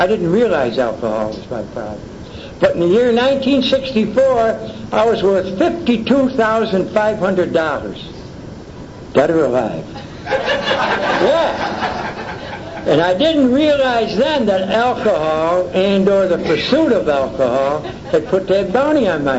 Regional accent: Syracuse, New York, United States; That's outside of Syracuse. Syracuse was my hometown.

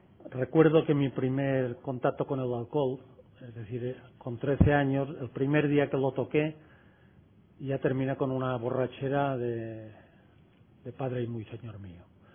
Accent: Spain; Mi grupo base es el Grupo Sobriedad de Palma de Mallorca. Es una isla del Mediterráneo, vengo de España.

